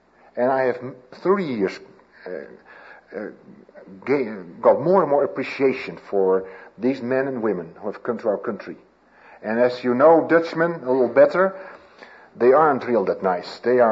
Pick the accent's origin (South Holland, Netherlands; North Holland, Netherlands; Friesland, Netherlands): Friesland, Netherlands; Leeuwarden; in my hometown, that was in north of Holland, Friesland, in a town Leeuwarden.